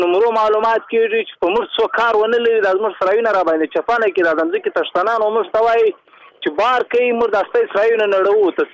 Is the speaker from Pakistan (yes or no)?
no; Muqur, Badghis, Afghanistan; زه خپل د بادغیس ولایت د مقر د ولسوالۍ یم